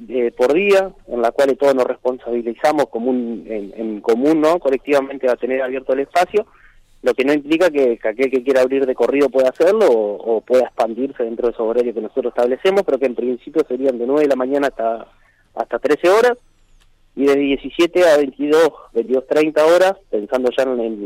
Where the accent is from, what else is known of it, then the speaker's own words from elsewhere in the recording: Gualeguaychú, Entre Ríos, Argentina; Que cuando salimos a decir orgullosos en todos lados que somos de Gualeguaychú